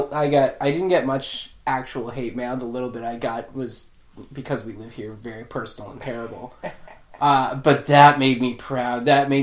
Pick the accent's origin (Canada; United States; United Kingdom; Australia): Canada; And we're Canadian.